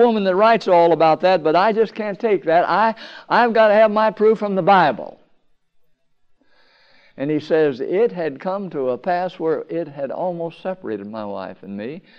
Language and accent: English; California, United States; born there; My father moved to California, and I was born in California.